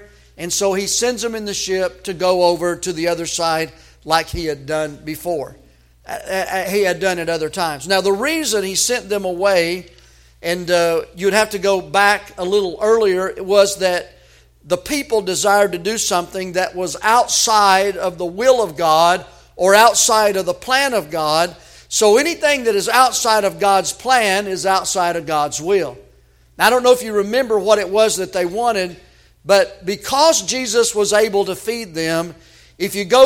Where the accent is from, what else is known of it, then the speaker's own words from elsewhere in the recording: United States; I mean, I don't know about you, but I am an American.